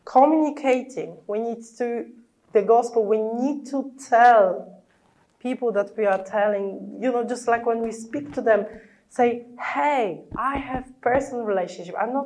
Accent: Poland; English is a second language; I was from the Catholic family, and we have really a huge move now in Poland among Catholics, you know, charismatic Catholics. But when I was growing up, nobody explained me that it's about personal relationship with Jesus.

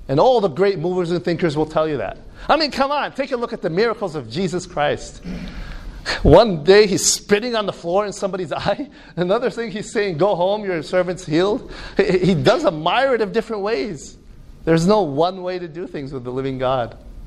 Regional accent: Jordan; now in United States; In Illinois, where I live, in the States, and I'm originally from Jordan

